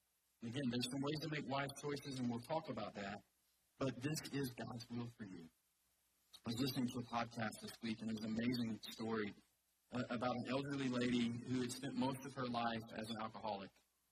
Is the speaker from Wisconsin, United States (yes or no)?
no; Atlanta, Georgia, United States; If you're new here, I'm from Atlanta.